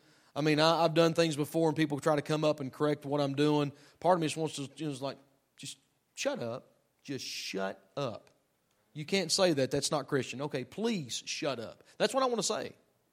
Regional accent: United States; I'm an American. I'm a gun owner.

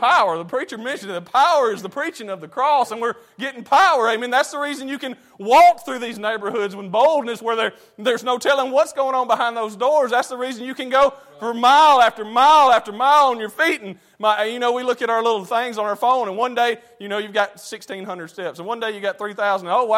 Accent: United States; And that does, as an American, when I say that, I want to slap myself.

